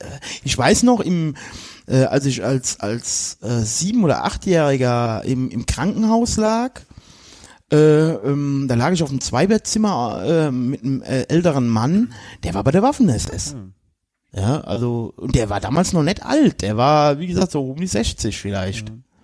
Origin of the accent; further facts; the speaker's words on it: England, United Kingdom; dann darf man das als Engländer, glaube ich, auch ruhig denken.